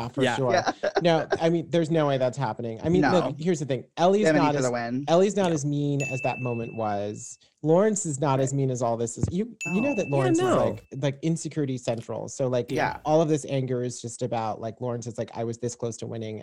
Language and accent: English; Zimbabwe; That's what that's what I remember from growing up in Zimbabwe when we had pantomimes.